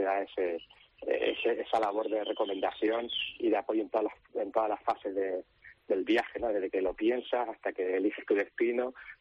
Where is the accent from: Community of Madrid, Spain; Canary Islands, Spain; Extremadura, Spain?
Canary Islands, Spain; los que le podemos garantizar el buen tiempo somos los canarios, obviamente.